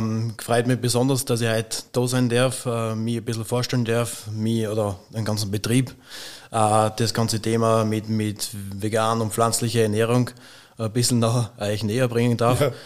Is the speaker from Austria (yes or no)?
yes; Vorau, Styria, Austria; Ich bin in Vorau aufgewachsen, also über den Berg drüber.